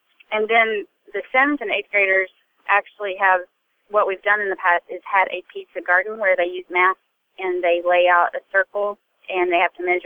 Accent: Kentucky, United States; I had only remembered growing up in Kentucky, I had seen FFA coats at the end of my high school hallway

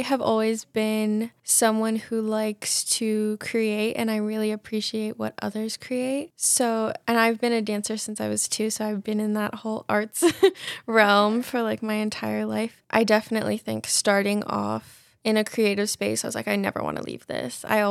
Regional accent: Albuquerque, New Mexico, United States; I am. Born and raised in Albuquerque. I have roots in Florida, New Orleans, and a bunch of other places, but I was born and raised here.

